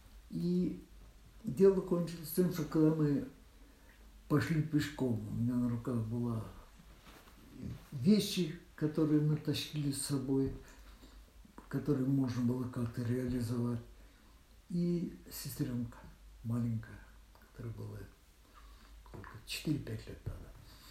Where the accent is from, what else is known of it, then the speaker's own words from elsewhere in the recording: Saint Petersburg, Russia; То есть дома Мы все были коренные ленинградцы все, короче говоря.